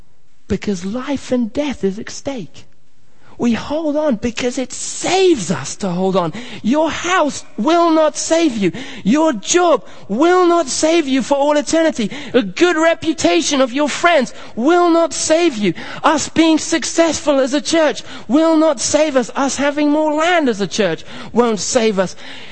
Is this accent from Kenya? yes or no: yes; Kenya; moved away; We used to have, when I grew up in Kenya, a big kind of Alsatian dog.